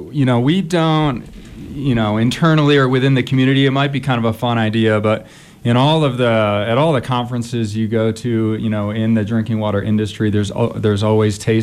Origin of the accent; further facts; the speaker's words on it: Great Lakes, United States; I grew up in the Great Lakes region, and during the summer, it tasted different.